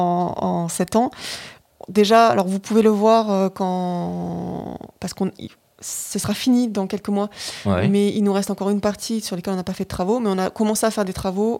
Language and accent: French; Toulouse, Occitanie, France; moi, je suis de Toulouse de base, donc revenir à Toulouse, ça m'allait très bien aussi